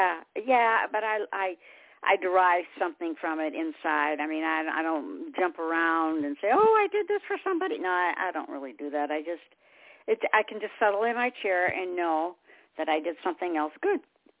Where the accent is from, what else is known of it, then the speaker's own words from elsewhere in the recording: Michigan, United States; now in South Carolina, United States; I'm from Michigan, and I hated it, just hated it. And now, of course, everybody knows I'm in South Carolina.